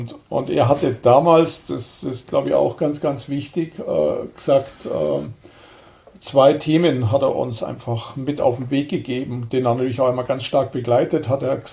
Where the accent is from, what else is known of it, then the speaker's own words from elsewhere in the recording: Lindau, Bavaria, Germany; Also ich bin ja aus Lindau, wohne in Lindau am Bodensee und das ist einfach schön.